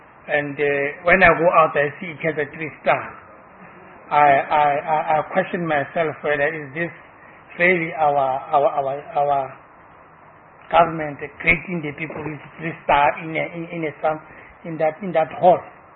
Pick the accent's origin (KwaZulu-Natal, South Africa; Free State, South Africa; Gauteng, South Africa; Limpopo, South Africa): Free State, South Africa; I'm from Free State.